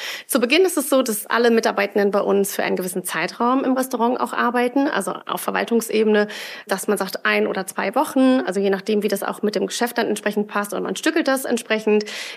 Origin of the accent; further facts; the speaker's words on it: Duisburg, North Rhine-Westphalia, Germany; ich bin ja ein Kind des Ruhrgebiets, bin in Duisburg geboren und aufgewachsen.